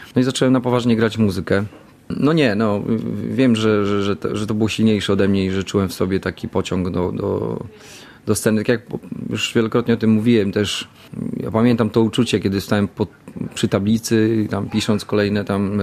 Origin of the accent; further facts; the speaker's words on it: Raczki, Podlaskie Voivodeship, Poland; also born or lived in Suwałki; bo ja się urodziłem w Suwałkach. 20 lat prawie spędziłem w Raczkach, to jest tam 16 kilometrów stąd, ale w Suwałkach kończyłem średnią szkołę